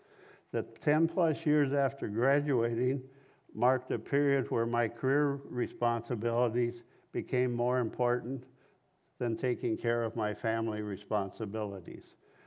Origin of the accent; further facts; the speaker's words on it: Staples, Minnesota, United States; now in Cross Lake, United States; I live in Cross Lake. I was born in Staples, Minnesota, and my parents raised my brother and me with regular attendance at the First Methodist Church.